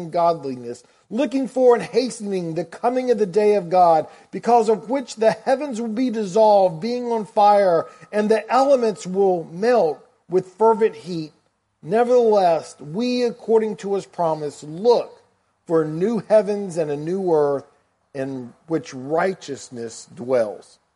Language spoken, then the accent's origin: English; the South, United States; accent: southern; now in California, United States; Because they can tell I'm not from California with a little bit of a southern accent.